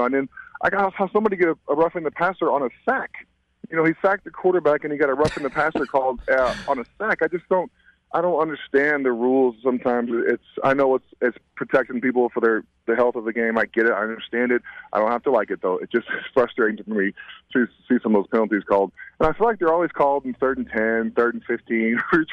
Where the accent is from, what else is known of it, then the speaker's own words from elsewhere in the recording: New Mexico, United States; You know, when you get there, I grew up in New Mexico, so I didn't know a lot about the Bears when I got there.